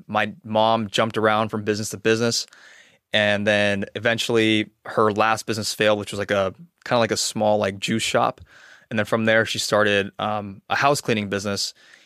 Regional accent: California, United States; also born or lived in Seoul, South Korea; And then my dad, when he retired from the army, decided to move us to California, a small town in the East Bay. Clayton, California.

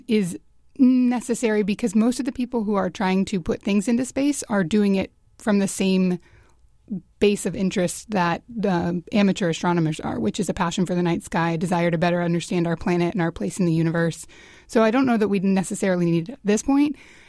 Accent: Alaska, United States; I was very fortunate because growing up in Alaska, it was common to see the Milky Way.

